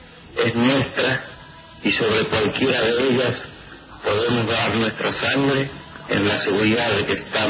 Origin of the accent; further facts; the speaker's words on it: Rosario, Santa Fe, Argentina; born there; moved away; que nací en la Argentina.